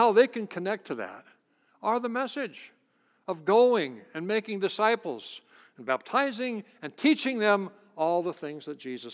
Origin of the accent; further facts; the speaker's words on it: Ohio, United States; 12 miles west of my hometown sat a simple farmhouse.